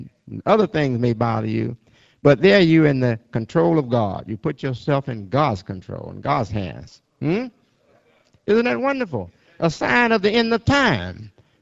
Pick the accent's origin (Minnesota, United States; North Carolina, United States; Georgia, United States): Georgia, United States; now in Chicago, United States; I came from Georgia, and a Georgia woman and a Georgia man.